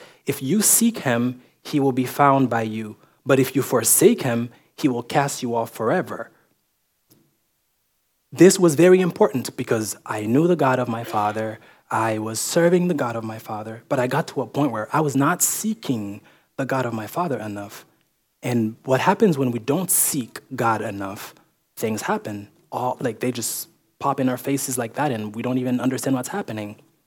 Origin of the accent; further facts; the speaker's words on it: Port-au-Prince, Ouest, Haiti; English is a second language; I speak three languages. English is not my first language. So, like I said, I'm from Calvary Chapel, Port-au-Prince. And when I got here in June 2023